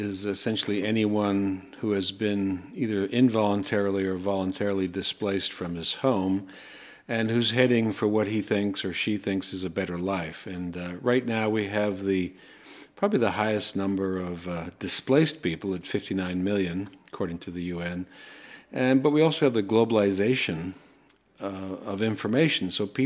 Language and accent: English; Canada; now in United States; You know, I'm an American. I live in America. I immigrated from Canada to America. It wasn't much of a cultural shock.